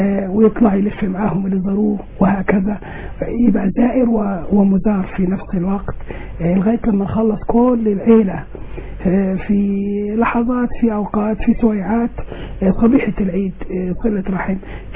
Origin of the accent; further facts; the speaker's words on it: Sohag Governorate, Egypt; مسجد القرية، قريتي انا من سوهاج.